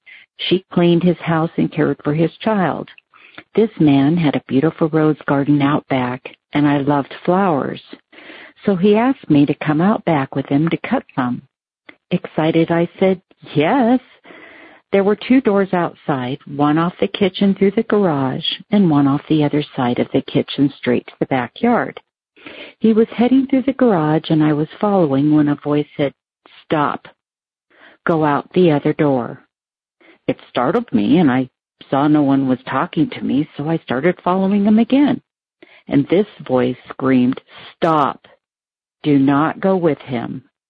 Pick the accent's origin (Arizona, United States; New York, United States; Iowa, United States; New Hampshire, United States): Arizona, United States; Prescott; I'm from Prescott, Arizona.